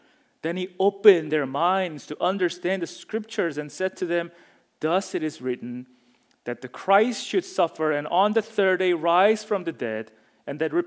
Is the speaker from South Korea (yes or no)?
yes; South Korea; English is a second language; moved away; Because for most of you who know me, I'm from Korea initially. So when I came, my mom came from all the way from Korea, not from like other state.